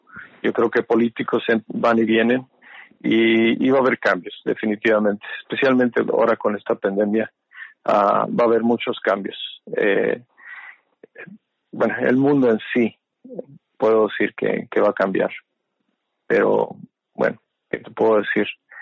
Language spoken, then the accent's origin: Spanish; Mexico; yo soy mexicano, entonces siempre nos ha dolido mucho esa actitud.